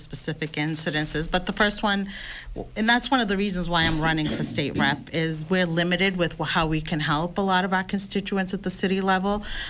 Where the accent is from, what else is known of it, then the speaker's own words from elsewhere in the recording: Brockton, Massachusetts, United States; We grew up in Brockton, stayed in Brockton, and the village was, when I lived there, the village was, everybody knew everybody. It was all Lithuanian and Polish of heritage.